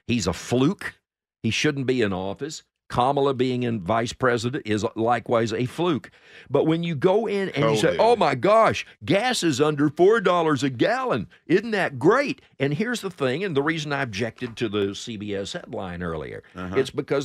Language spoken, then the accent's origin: English; Temple, Texas, United States; And then the one in my hometown of Temple.